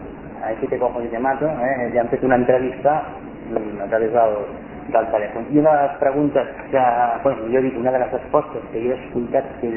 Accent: Barcelona, Catalonia, Spain; jo soc barceloní, soc del barri de Gràcia, el barri de la Ribera, Ciutat Vella

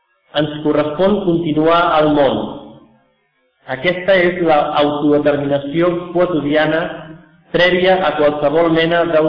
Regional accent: Catalonia, Spain; El fet nacional català és el mateix. Som catalans.

